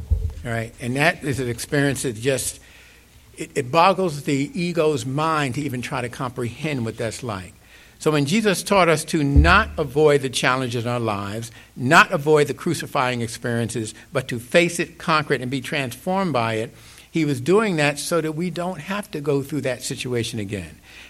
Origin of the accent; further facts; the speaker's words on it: New York City, New York, United States; I grew up in New York City.